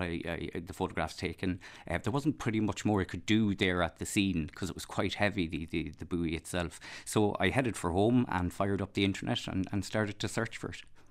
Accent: Blacksod, Connacht, Ireland; Growing up in Blacksod, which is a coastal village

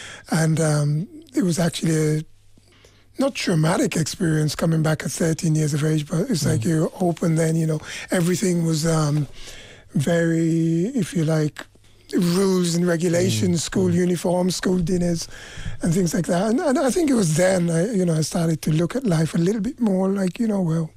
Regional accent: Montserrat; Basically, I'm from Montserrat. My background, my mom was born in Montserrat.

